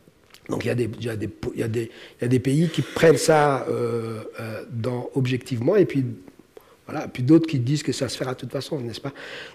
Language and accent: French; Djibouti; mais moi je viens de Djibouti, je suis très content d'être ici